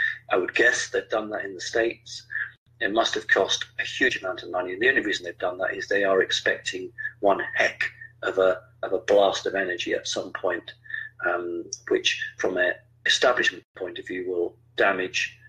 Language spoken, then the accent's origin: English; United Kingdom; but that's because I'm a Brit